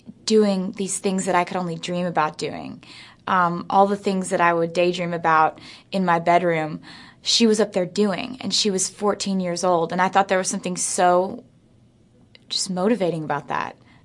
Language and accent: English; Pennsylvania, United States; I grew up in Pennsylvania, and growing up in Pennsylvania and wanting to pursue country music, those are two different things.